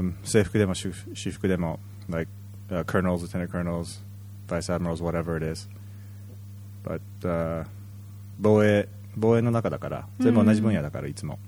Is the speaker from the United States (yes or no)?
yes; United States; now in Japan; まあ、日系アメリカ人なんですけど、今あの日米安保条約と地位協定に基づいて、有償対外軍事支援ケースに基づき、日本国内にアメリカ人としていて